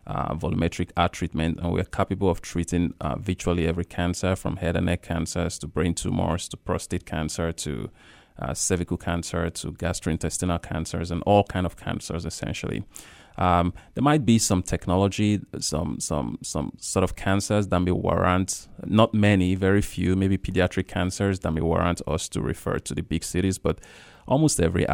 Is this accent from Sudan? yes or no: no; Nigeria; where I grew up, growing up in Nigeria, there was limited access to care, essentially.